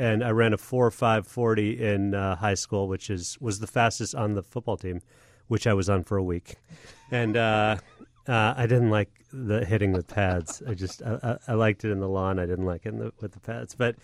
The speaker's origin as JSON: {"language": "English", "town": "Willowbrook", "region": "Illinois", "country": "United States", "tie": "born or raised there", "also_born_or_lived": "Oak Park", "said": "Yeah, I was born in Cook County Hospital, and then we lived in Oak Park for a couple of years, and then we moved to Willowbrook, where I was, you know, basically raised."}